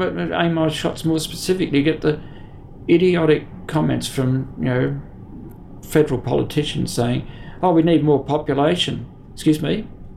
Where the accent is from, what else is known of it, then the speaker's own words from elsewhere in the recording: Sydney, New South Wales, Australia; having been brought up in Sydney